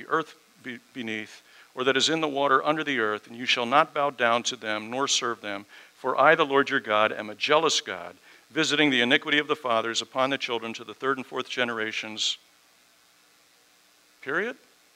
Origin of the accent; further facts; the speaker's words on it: Southern United States, United States; I was raised partly in the South and attended a school in the 1960s in the South